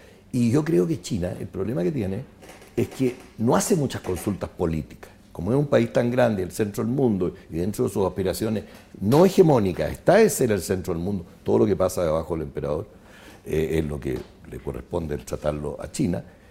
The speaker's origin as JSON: {"language": "Spanish", "country": "Chile", "said": "que para nosotros fue muy gratificante como chilenos"}